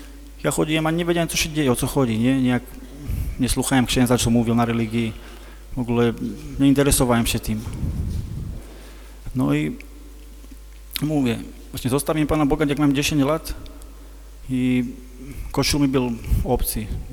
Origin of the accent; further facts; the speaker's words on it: Slovakia; Polish is a second language; jestem ze Słowacji.